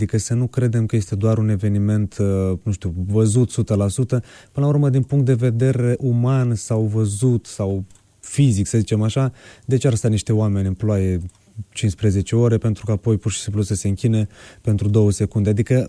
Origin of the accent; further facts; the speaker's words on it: Suceava, Suceava County, Romania; fie din Suceava, de unde sunt eu